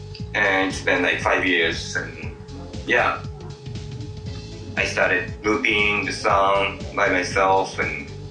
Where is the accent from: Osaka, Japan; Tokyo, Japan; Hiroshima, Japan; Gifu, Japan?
Gifu, Japan; born there; English is a second language; I was born in Gifu, Japan. Gifu is a beautiful city.